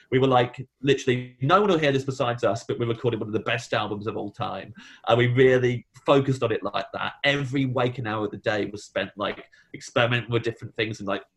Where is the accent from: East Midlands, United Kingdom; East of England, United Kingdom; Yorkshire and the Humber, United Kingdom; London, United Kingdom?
East Midlands, United Kingdom; Kettering; They're all local bands from Kettering, where I grew up in Northampton.